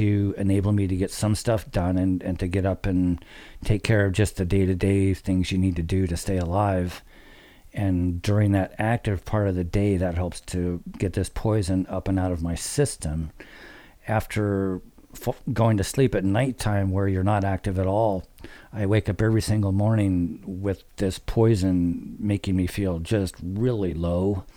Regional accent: Lafayette, California, United States; I grew up in the East Bay in a small community called Lafayette that back in the 60s and 70s when I grew up there was a pretty good place to grow up in. It was middle America suburbia

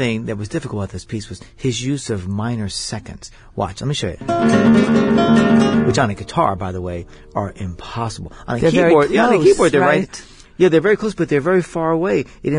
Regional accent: New York City, New York, United States; I am from New York City, that's right.

